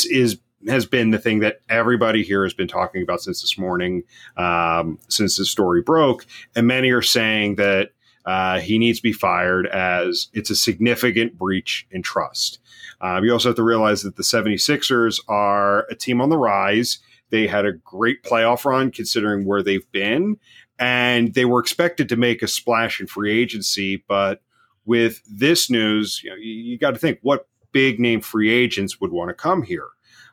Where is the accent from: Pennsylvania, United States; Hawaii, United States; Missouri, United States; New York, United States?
Pennsylvania, United States; Philadelphia; the GM of the Philadelphia 76ers, Philadelphia being my hometown, operated five different burner Twitter accounts.